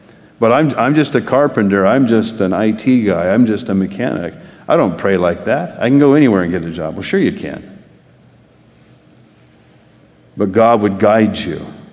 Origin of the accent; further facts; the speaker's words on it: Ceres, California, United States; born there; also born or lived in Bakersfield; Anybody from Ceres? I was born in Ceres. Never lived there, but I was born there.